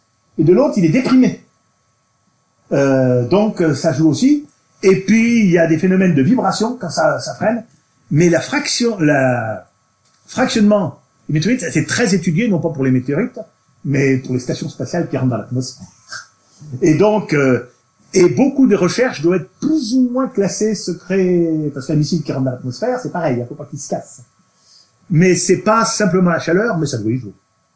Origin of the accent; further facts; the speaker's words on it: Auvergne-Rhône-Alpes, France; Surtout si c'est en Auvergne, vous imaginez, je suis auvergnat, je me permets d'appeler les auvergnats.